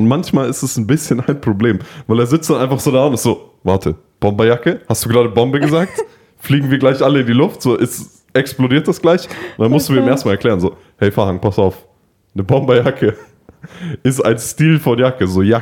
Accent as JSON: {"language": "German", "region": "Bavaria", "country": "Germany", "said": "Ja, ich komme ja aus der Oberpfalz, nicht?"}